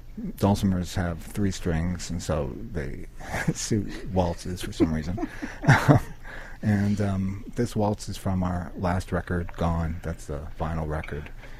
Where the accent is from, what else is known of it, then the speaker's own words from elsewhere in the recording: Pontiac, Michigan, United States; So we're from Pontiac, Michigan, which is where our name comes from